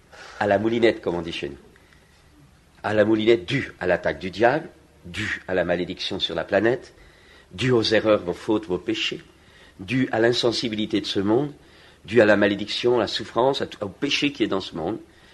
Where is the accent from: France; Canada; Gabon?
France; Chez nous, en France, c'est le moment de l'impôt.